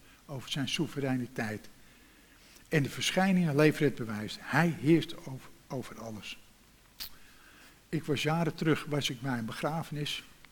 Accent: Amsterdam, North Holland, Netherlands; also born or lived in Vinkeveen; Ik ben in Amsterdam geboren en toen zijn we in Vinkeveen gewoond op de kerklaan tegenover de katholieke kerk.

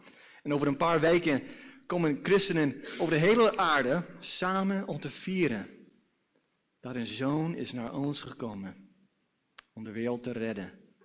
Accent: United States; Dutch is a second language; now in Netherlands; Wij komen uit Amerika en het is nog steeds ongelooflijk dat wij kunnen met een telefoon praten met oma en opa duizenden kilometers weg.

